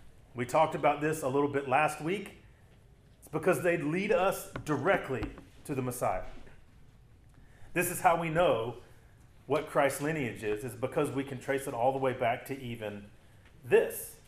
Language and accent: English; Louisiana, United States; I mean, I grew up in Louisiana.